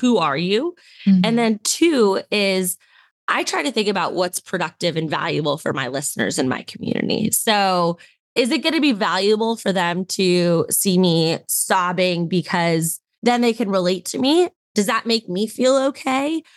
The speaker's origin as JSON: {"language": "English", "country": "United States", "said": "And I'm from the United States. We watch a lot of U.S. athletes, and I'm the first to go and support all of them."}